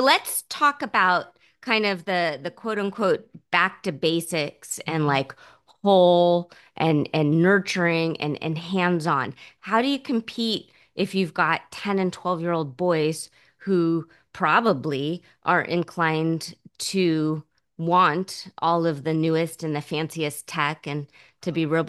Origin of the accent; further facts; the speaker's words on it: California, United States; I've born and raised on the San Francisco Peninsula, so I've been here the whole time.